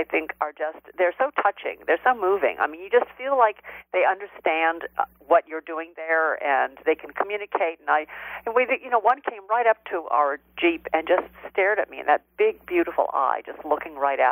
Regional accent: San Diego, California, United States; I'm from San Diego, so I was familiar with the Scripps Research Institute, which is in La Jolla.

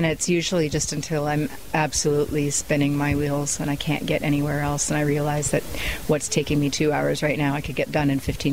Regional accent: Canada; But I loved it in February because I'm Canadian, so that's my kind of weather.

